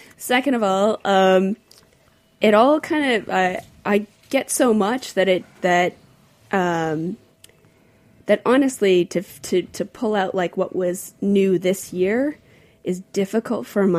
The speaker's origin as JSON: {"language": "English", "region": "Minnesota", "country": "United States", "said": "being a Minnesotan myself. It was very exciting to see Surly come up"}